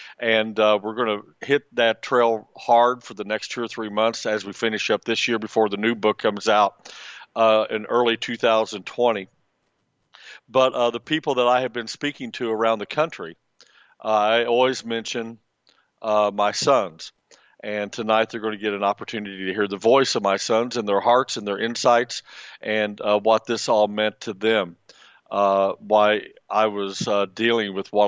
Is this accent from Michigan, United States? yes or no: no; St. Louis, Missouri, United States; but also because I'm from the St. Louis area, I have to also say go St. Louis Cardinals.